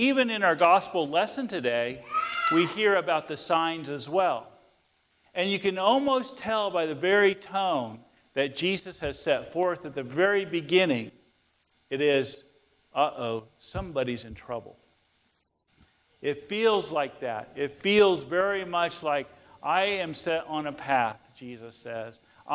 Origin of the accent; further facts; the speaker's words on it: Kansas, United States; Growing up in Western Kansas and around the farmer community my whole life, you learn to read different signs of the weather.